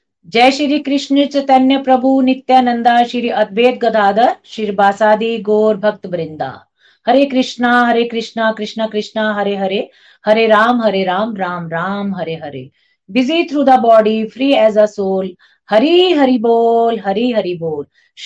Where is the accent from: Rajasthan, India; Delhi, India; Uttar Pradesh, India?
Rajasthan, India; Kota; मैं कोटा राजस्थान से हूँ